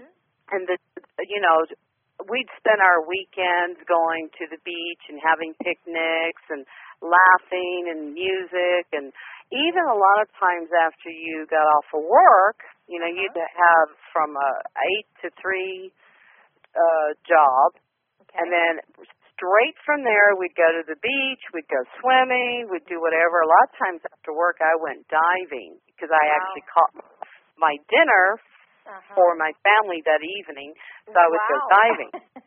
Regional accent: Hawaii, United States; Interesting because, Janet, I'm from Hawaii.

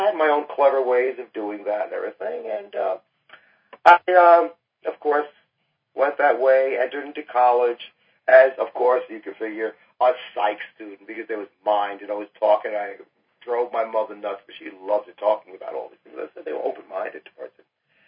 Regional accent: New York, United States; We're talking about now, this is the early 1970s, growing up in New York.

